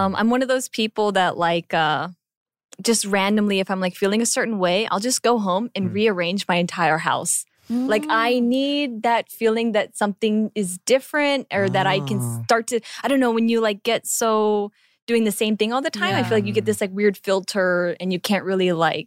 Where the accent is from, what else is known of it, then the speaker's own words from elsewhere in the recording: Japan; also born or lived in United States; So I grew up in Japan.